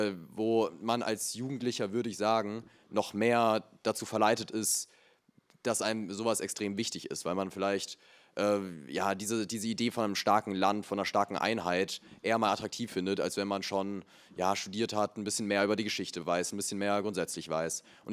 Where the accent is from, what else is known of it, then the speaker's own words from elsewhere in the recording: Salem, Baden-Württemberg, Germany; Ich bin auch aus Salem.